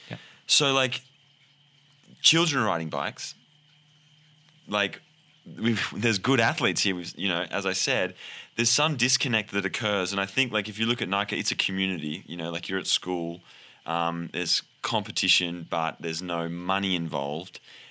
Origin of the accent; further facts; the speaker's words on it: Australia; now in United States; I mean, I'm Australian, my adopted American